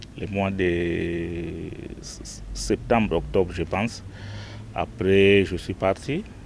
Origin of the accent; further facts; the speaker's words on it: Sevran, Île-de-France, France; Non, je ne suis pas d'ici, je viens de Sévran.